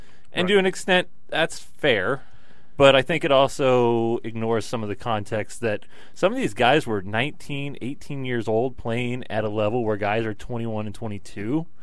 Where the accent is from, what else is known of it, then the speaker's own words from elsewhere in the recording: Midwest, United States; I'm from the Midwest.